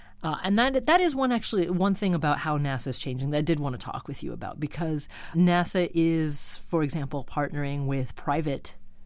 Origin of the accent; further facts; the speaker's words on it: United States; But if I may, as an American, I have to say I was a little disappointed that the Europeans beat us to landing on a comet